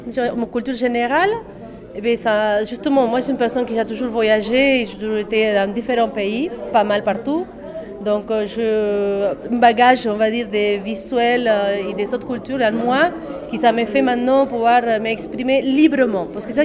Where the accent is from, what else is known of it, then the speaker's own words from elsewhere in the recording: Argentina; now in Marie-Galante, France; je suis originaire d'Argentine et j'habite ici à Marie-Galante depuis 7 ans